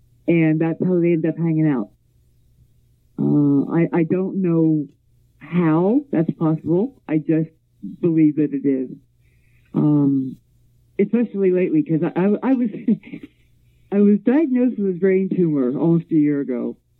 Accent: Point Pleasant, West Virginia, United States; born there; Well, I was born in Point Pleasant, and I have seen Mothman.

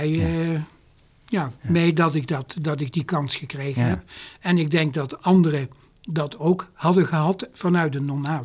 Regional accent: Heerlen, Limburg, Netherlands; born there; Maar in mijn geboortestad Heerlen, die heeft zichzelf gebombardeerd.

